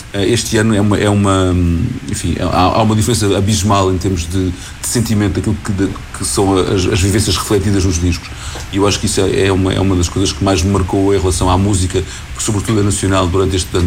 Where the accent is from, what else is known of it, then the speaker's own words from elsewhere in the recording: Portugal; aquilo que nós, enquanto portugueses, precisamos nos libertar.